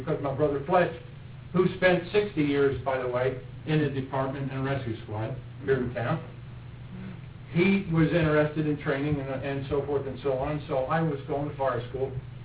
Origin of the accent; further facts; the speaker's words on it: Washington, United States; great-grandfather, my grandfather, my father, and myself all have the distinct privilege of being born and raised in Washington.